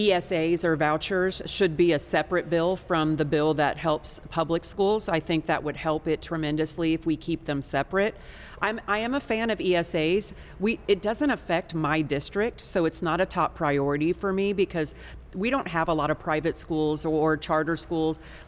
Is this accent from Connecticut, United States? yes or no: no; Texas, United States; That's not the case where we live, but as a Texan, I want to make sure that those kids have the parents have the opportunity to empower themselves